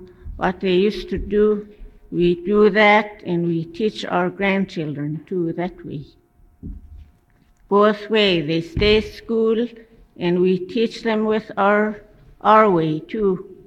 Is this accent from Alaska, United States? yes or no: yes; Alaska, United States; I was born in Ketchumstuck, but I moved on here and I raised in Santa Cruz.